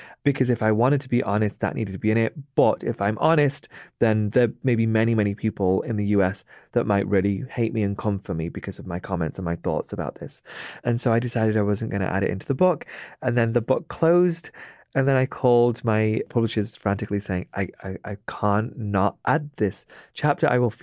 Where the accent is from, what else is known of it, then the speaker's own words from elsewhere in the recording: Pakistan; Before 9/11, I was worried that somebody would attack me for being Pakistani.